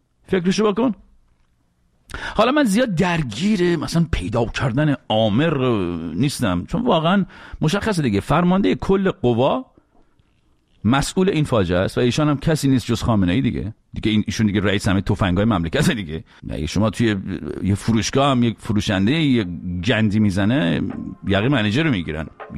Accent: Iran; واقعا ما چه گناهی کردیم ایرانی شدیم تو اون کشور دنیا آمدیم؟

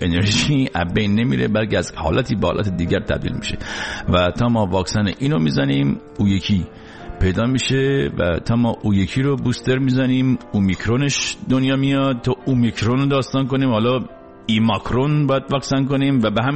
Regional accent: Iran; moved away; چون ما خارج از ایرانیم، حساب کتابمونم چی خارجی.

